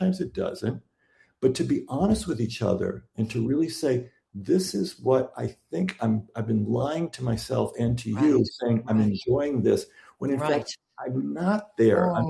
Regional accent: Detroit, Michigan, United States; I grew up in Detroit, so maybe it was 15

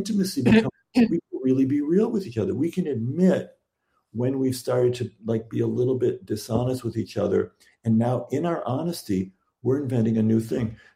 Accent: Detroit, Michigan, United States; I grew up in Detroit, so maybe it was 15

